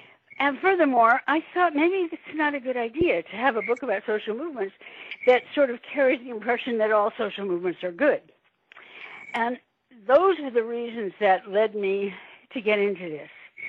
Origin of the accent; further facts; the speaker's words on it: Portland, Oregon, United States; There's a great story in the book that I love because it's from my hometown. It's Portland